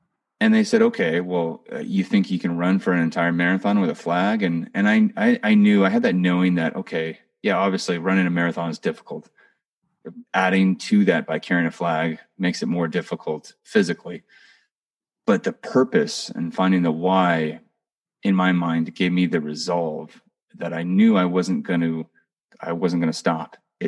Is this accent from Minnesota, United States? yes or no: no; California, United States; I was back in my hometown in Sonoma County